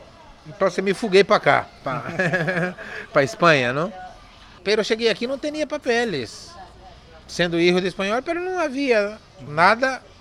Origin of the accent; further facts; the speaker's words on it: Amaporã, Paraná, Brazil; born there; nasci em Brasil, sim, sim. Nasci também num pueblozito, não? Somos muito de pueblos, não? Nasci num pueblo chamado Amaporã, tem 9.000 habitantes, bem pequeno.